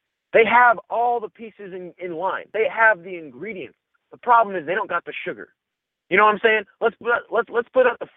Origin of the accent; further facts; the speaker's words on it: Tacoma, Washington, United States; I'm from the Tacoma area where Isaiah Thomas grew up and went to school